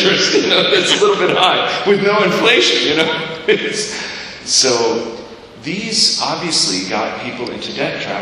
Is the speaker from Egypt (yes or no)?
yes; Egypt; I'm from Egypt originally.